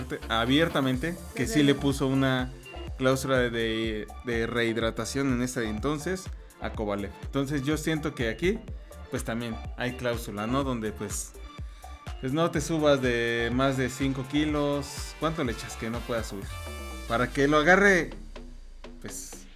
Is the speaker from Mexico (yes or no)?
yes; Mexico; Somos mexicanos y en todo el mundo, pues vamos a ver cómo podernos librar de esos pagos.